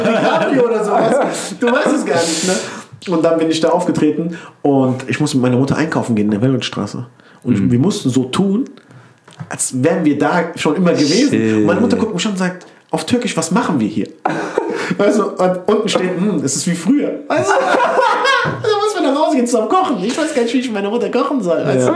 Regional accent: Wiesbaden, Hesse, Germany; German is a second language; Dann habe ich gesagt, ich bin in der Weltrittstraße aufgewachsen. Ich so, was? Ich denke, du kommst aus Mainz. Ich so, nein, ich komme aus Wiesbaden. So, direkt aus der Weltrittstraße.

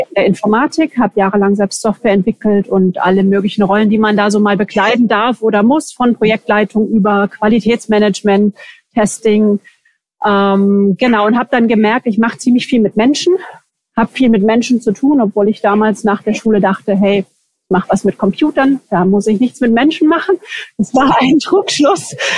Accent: Germany; now in Switzerland; Wie man hört, bin ich nicht hier aus der Schweiz, sondern bin aus Deutschland. Ich lebe am Rheinfall.

